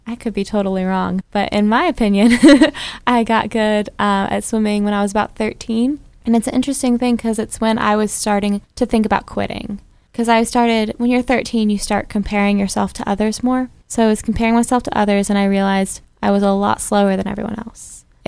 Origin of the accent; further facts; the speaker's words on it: United States; Yeah, so my dad was actually in the military, so I've moved 13 times. So I've grown up in America. That's what I tell people because the list is very long.